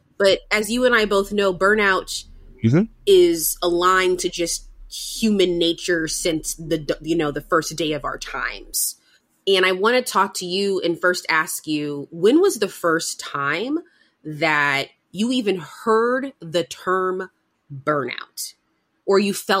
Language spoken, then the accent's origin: English; Ireland; Because for the record, folks, I am Irish.